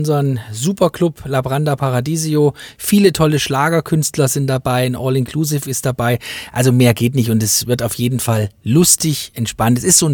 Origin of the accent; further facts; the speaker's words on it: East Germany, Germany; für die Hörer aus den neuen Bundesländern, das ehemalige Duo, bei uns in der DDR gab es sowas, ja.